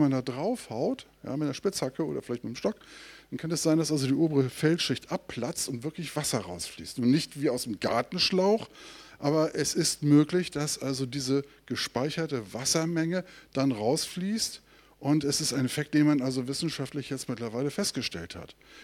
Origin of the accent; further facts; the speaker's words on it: Glücksburg, Schleswig-Holstein, Germany; Ich bin an der Ostsee aufgewachsen, in der Flensburger Förde. Glücksburg, Flensburg.